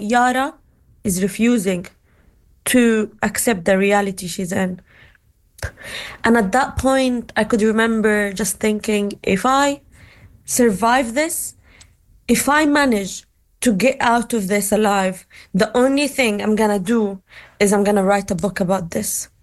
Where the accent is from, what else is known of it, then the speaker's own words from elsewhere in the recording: Gaza, Gaza Strip, Palestine; It all started in 2014 because I grew up in Gaza, as you know, and 2008 was the first assault on Gaza